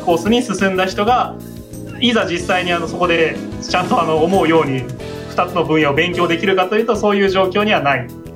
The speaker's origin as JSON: {"language": "Japanese", "town": "Gamagori", "region": "Aichi", "country": "Japan", "said": "そうですね、あのでしあの私出身がそもそも東三河でして。"}